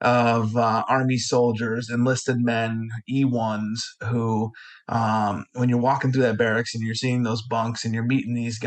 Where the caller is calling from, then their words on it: Vestal, New York, United States; I am in Vestal, New York, okay. Little town outside of Binghamton, New York.